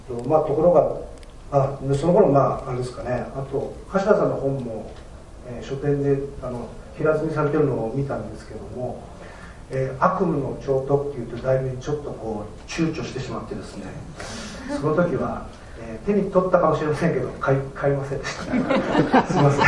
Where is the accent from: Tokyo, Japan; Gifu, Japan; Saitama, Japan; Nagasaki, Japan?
Gifu, Japan; あのうちの地元、僕今岐阜にあの実家にいるんですけども